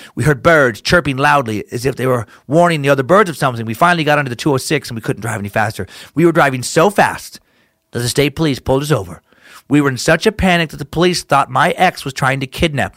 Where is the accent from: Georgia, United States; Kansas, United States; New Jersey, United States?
New Jersey, United States; Clementon; I grew up in Clementon.